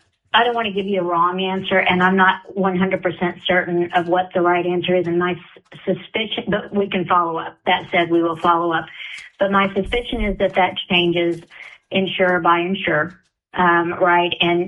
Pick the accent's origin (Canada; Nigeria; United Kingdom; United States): United States; Oklahoma; Oklahoma has very proudly been, and that's my home state, so I can say this